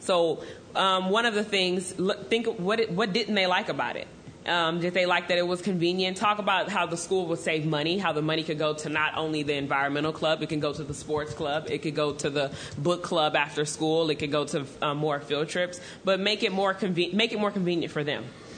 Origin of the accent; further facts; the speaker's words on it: Los Angeles, California, United States; So I'm making a video because I'm from Los Angeles, so that I won't have to come all the way back to Florida.